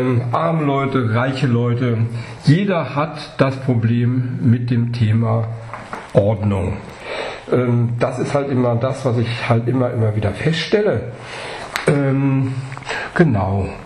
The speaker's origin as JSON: {"language": "German", "region": "Rhineland", "country": "Germany", "said": "Ich bin Rheinländer."}